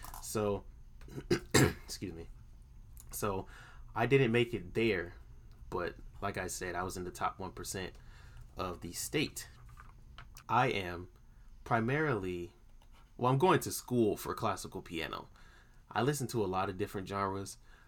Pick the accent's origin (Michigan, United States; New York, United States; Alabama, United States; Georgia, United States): Georgia, United States; Atlanta; Oh, I also forgot to mention that I am from Atlanta, Georgia.